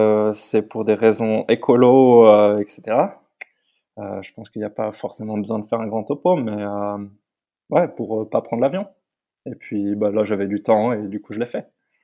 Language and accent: French; Lausanne, Vaud, Switzerland; Je suis parti du coup de Suisse, de chez moi à Lausanne.